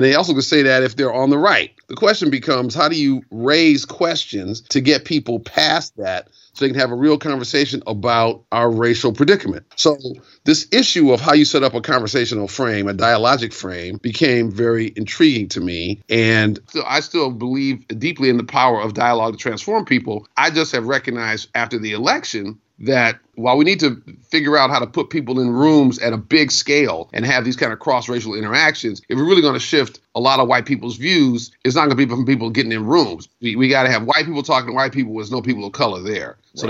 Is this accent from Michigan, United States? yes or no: yes; Detroit, Michigan, United States; So basically, the quickie bio sketch is I grew up in Detroit and old enough to have been alive for the 67 riots, but I not really remember.